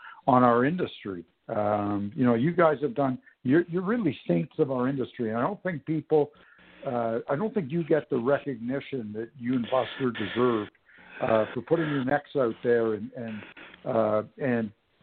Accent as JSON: {"language": "English", "country": "Canada", "said": "Remember, I'm a Canadian."}